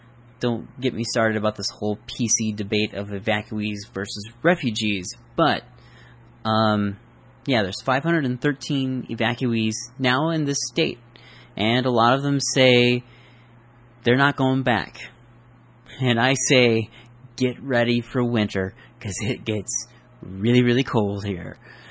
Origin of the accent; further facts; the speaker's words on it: Iowa, United States; I barely know enough Spanish to save my life, yet alone the fact that I'm half Mexican, but I've lived in Iowa all my life